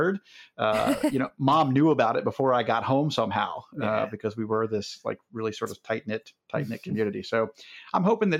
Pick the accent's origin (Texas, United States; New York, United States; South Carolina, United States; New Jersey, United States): South Carolina, United States; Beaufort; My wife's from Hilton Head. I'm from Beaufort. We moved to Tampa, just north of Tampa, with my business for a while.